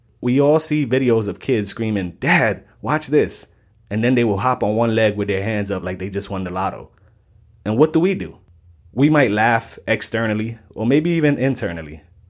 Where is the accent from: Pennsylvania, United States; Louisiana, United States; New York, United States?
New York, United States; New York City; I'm from the South Bronx, and how I dad? Well, that might not be the same as someone from the suburbs of Wisconsin